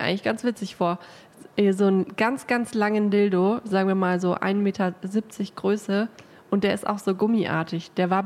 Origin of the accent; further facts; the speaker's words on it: Baden-Württemberg, Germany; accent: Swabian; ich habe gerade meinen schwäbischen Dialekt verloren, glaube ich.